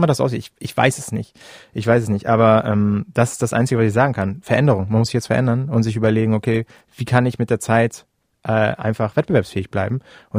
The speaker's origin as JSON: {"language": "German", "region": "Hamburg", "country": "Germany", "said": "ich komme aus Hamburg, aus der Stadt und ich weiß alles"}